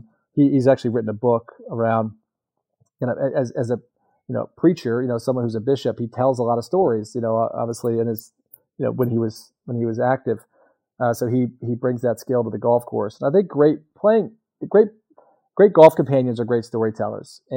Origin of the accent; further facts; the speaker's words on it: Sanford, North Carolina, United States; I'd say that's one because I want to support my hometown of Sanford, for sure.